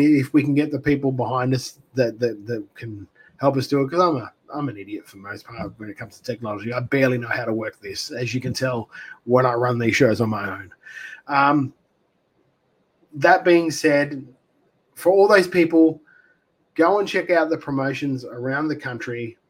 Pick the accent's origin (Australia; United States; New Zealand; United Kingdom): Australia; I have that much faith in the product that we as Australian wrestling and as Australian wrestlers put across to the public.